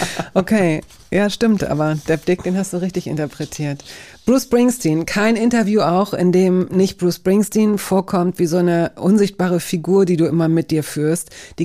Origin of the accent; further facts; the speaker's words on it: Hanover, Lower Saxony, Germany; Ich komme aus Hannover.